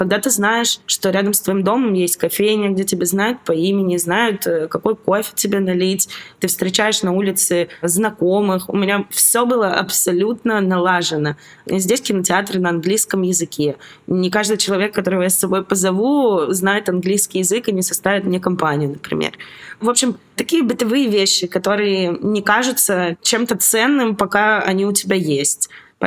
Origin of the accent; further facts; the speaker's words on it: Novosibirsk, Novosibirsk Oblast, Russia; moved away; И даже тогда я скучала по людям. Я из Новосибирска